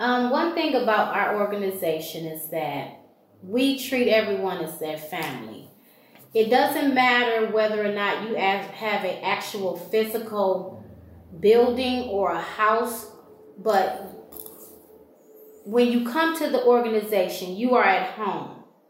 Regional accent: Michigan, United States; also born or lived in Georgia; I had moved back from state of Georgia back to Michigan. I'm born and raised in Michigan, And I moved back from, like I said, from Georgia to Michigan.

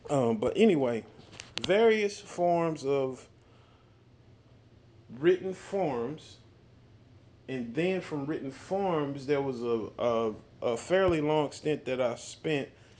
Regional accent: Houston, Texas, United States; I was born and raised in Houston, Texas. Lived here all most of my life.

